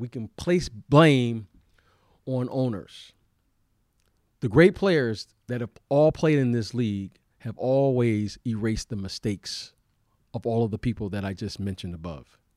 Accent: Detroit, Michigan, United States; also born or lived in Chicago; I am from Detroit. I did live in Chicago for many years

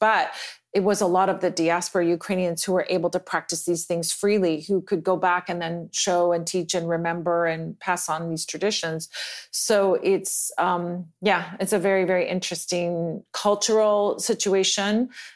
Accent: Santa Monica, California, United States; born there; accent: Californian; Well, I was born in the States. I was born in Santa Monica, California. So you can tell by my accent. I sound like the Californians, right?

